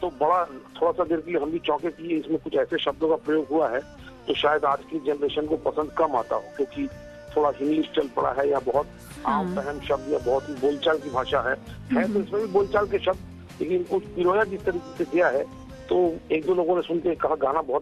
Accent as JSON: {"language": "Hindi", "region": "Uttar Pradesh", "country": "India", "tie": "born or raised there", "said": "originally मैं एक बंगाली हूँ लेकिन उत्तर प्रदेश में पला बड़ा हूँ, तो इसलिए मेरी हिंदी जो है वो मेरी बोलचाल की भाषा बनी"}